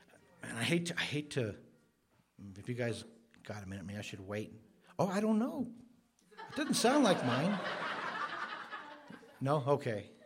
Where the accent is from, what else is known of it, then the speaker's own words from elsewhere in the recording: New Mexico, United States; We're from New Mexico, so we would definitely call it a river